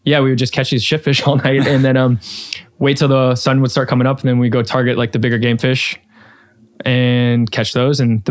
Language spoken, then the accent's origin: English; Florida, United States; I had growing up in Florida, then I had lived that kind of, for lack of a better word, the kind of the redneck life.